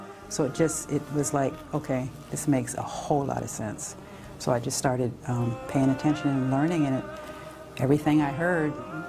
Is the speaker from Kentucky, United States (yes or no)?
yes; Kentucky, United States; born there; also born or lived in Hawaii; My father was in the Army. I was born in Kentucky, and you know, we moved all over the United States. Went to high school in Hawaii.